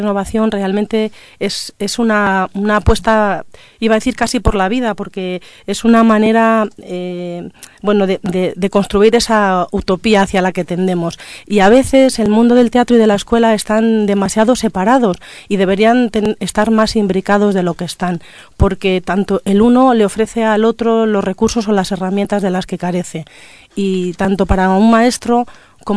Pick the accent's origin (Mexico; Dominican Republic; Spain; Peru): Spain; Guadalajara, Castilla-La Mancha; born there; nací en Guadalajara, Estudié en la Universidad de Alcalá.